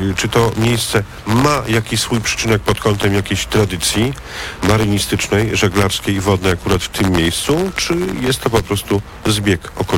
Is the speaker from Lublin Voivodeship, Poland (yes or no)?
yes; Lublin Voivodeship, Poland; no pochodzę z Zamojszczyzny